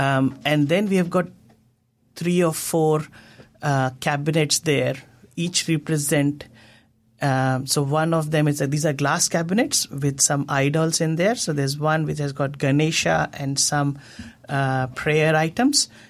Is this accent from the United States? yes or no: no; central India, India; I'm from Central India